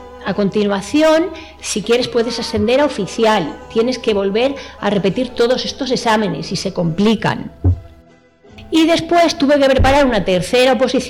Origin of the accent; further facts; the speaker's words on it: Valladolid, Castile and León, Spain; born there; Pues yo nací aquí en Valladolid, en el año 1970.